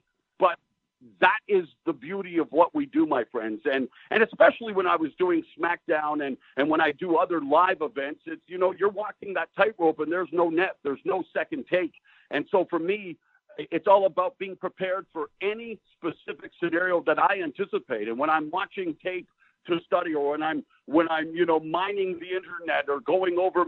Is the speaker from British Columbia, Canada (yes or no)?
yes; Vancouver, British Columbia, Canada; And it all began with Al Tomko in 1986 in Vancouver, my hometown at All-Star Wrestling.